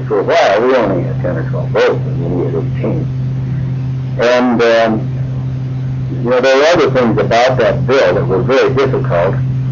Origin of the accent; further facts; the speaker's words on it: Littleton, Colorado, United States; I was a metropolitan senator, but not from Denver. I was from Littleton.